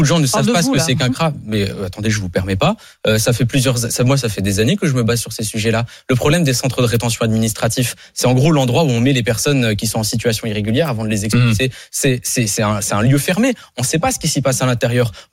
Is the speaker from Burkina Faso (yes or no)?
no; Île-de-France, France; Moi, je suis pas marseillais, je suis du Val-de-Marne